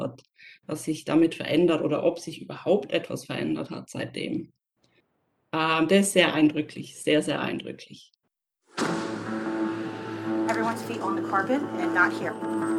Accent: Switzerland; Ich komme aus der Schweiz

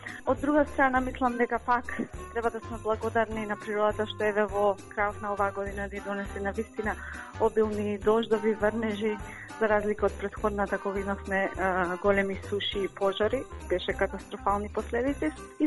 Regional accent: Wollongong, New South Wales, Australia; од Вуламбонг.

